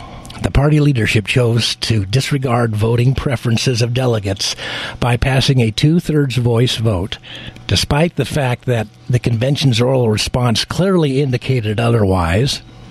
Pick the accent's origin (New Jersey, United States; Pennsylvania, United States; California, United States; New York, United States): California, United States; In my home state of California